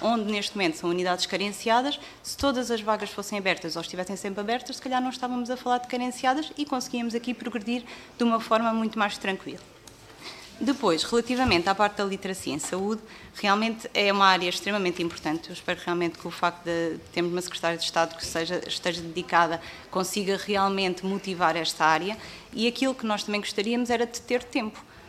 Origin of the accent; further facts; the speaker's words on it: Castelo Branco, Portugal; Eu venho de Castelo Branco, portanto sou ali do interior